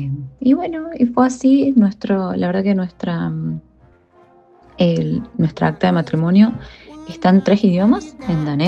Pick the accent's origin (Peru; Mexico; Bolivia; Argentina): Argentina; now in Ireland; Soy originalmente de Argentina, pero vivo hace 13 años en Irlanda y cuento con un pasaporte italiano.